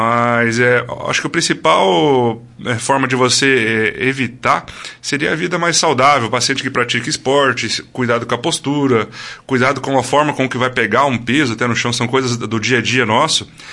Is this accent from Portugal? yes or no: no; Londrina, Paraná, Brazil; now in Sarandi, Brazil; Eu moro em Sarandi, mas sou natural de Londrina, Paraná.